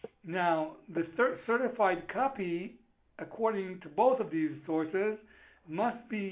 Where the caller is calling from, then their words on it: Israel; I'm calling from Israel.